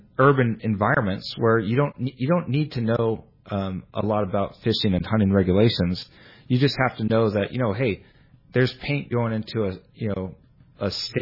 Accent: San Francisco, California, United States; But, you know, I know that I grew up in San Francisco and fished Ocean Beach for stripers and went out on charter boats in order to catch salmon with my dad.

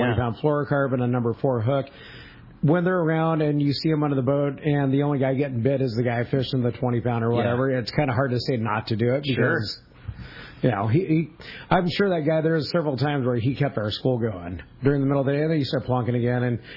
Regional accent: Ventura, California, United States; for me, I'm from Ventura.

